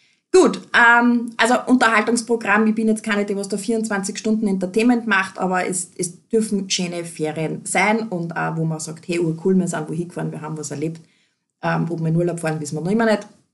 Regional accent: Lower Austria, Austria; ich bin ja aus Niederösterreich

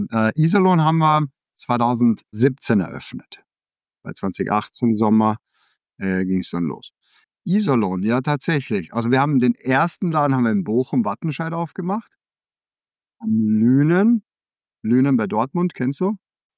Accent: Austria; also born or lived in Denmark; das ist jetzt kein typisch deutsch-österreichischer Name, sondern ich bin ja gebürtiger Däne, ich bin auch immer noch Däne, ja, ich habe einen dänischen Pass.

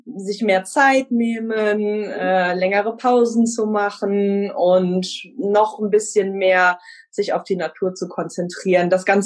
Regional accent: Koblenz, Rhineland-Palatinate, Germany; Ich bin 36 und komme aus Koblenz.

